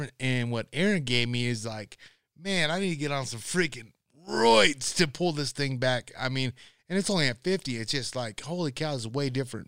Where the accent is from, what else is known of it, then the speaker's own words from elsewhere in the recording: North Platte, Nebraska, United States; yeah, I remember as a kid in Valentine, and that was probably from my hometown, North Platte, was probably 3 hours away.